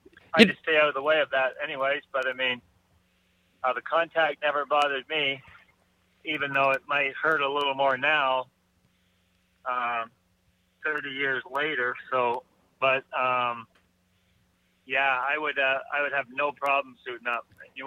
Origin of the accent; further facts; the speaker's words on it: Canada; You know, growing up in Canada, playing outdoors my whole life